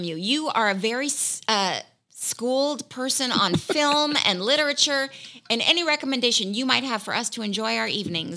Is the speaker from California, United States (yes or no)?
yes; Malibu, California, United States; born there; I was born in Malibu